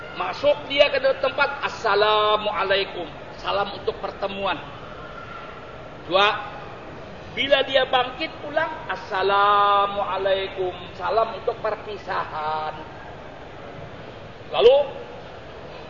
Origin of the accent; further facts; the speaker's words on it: Java, Indonesia; now in Mecca, Saudi Arabia; Di sini, di Mekah ini masyhur. Kita-kita Jawa, umumnya Indonesia, Malaysia, Patani.